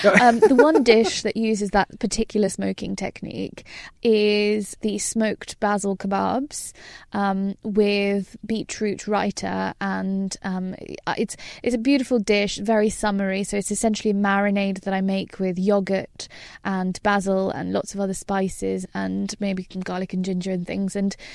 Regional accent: United Kingdom; And you see, I'm British.

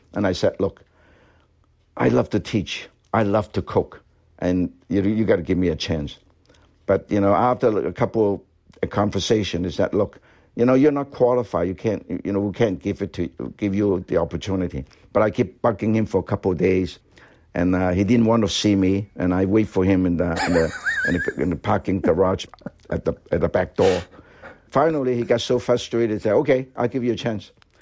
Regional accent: Guangzhou, Guangdong, China; English is a second language; also born or lived in Calgary; when I was growing up in China, they don't have car, they don't have anything. Bikes all over. Everybody have a bike.

